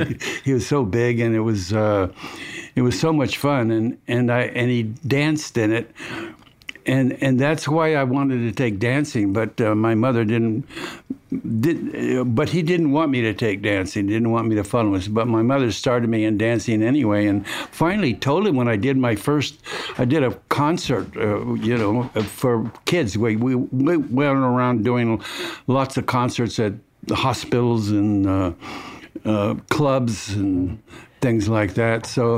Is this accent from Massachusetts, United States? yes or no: no; Los Angeles, California, United States; born there; I was born in Los Angeles, California, and at an early age.